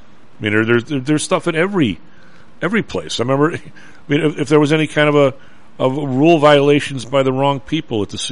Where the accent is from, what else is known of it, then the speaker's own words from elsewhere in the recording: United States; I happen to think we are pretty careful with this kind of stuff, and I'm deeply American.